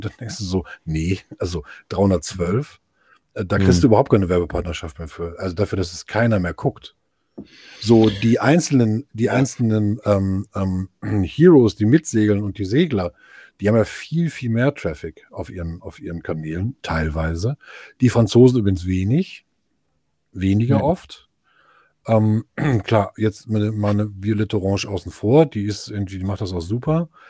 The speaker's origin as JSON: {"language": "German", "country": "Germany"}